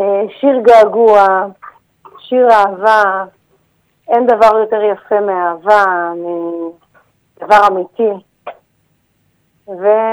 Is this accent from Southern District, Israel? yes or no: no; Ramat HaSharon, Central District, Israel; now in Herzliya, Israel; גדלתי ברמת השרון מגיל אפס, ואחרי כל כך, אני גר היום בהרצליה